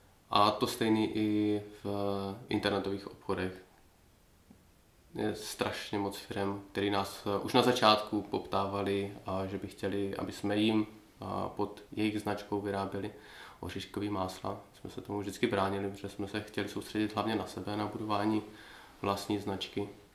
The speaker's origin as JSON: {"language": "Czech", "region": "East Bohemia", "country": "Czechia", "said": "protože jsme taky z Čech, oba jsme z východních Čech."}